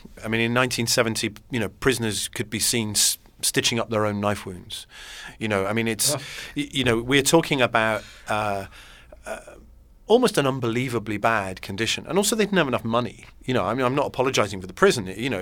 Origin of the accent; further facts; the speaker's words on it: England, United Kingdom; in my view, and although I'm English, I'm a human being